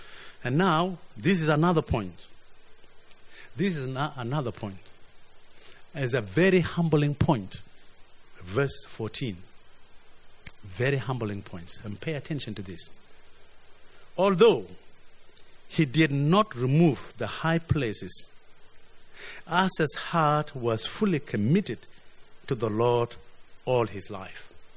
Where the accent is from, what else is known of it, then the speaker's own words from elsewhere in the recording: South Sudan; born there; I'm familiar with this pole because I was born in South Sudan.